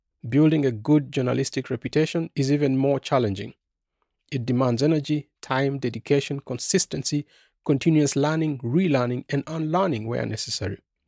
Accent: South Sudan; moved away as an adult; now in Netherlands; I am a journalist from South Sudan. I now have asylum in the Netherlands.

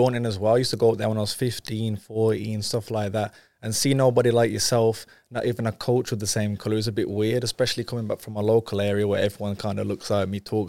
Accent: Wolverhampton, West Midlands, United Kingdom; I'm from Wolverhampton, but my dad's background is Jamaican.

